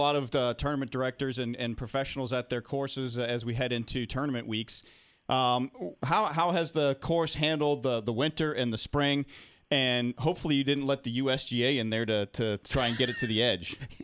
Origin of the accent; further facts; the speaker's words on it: Marshfield, Massachusetts, United States; but I'm from Marshfield, to the South Shore, so we've got Massachusetts covered.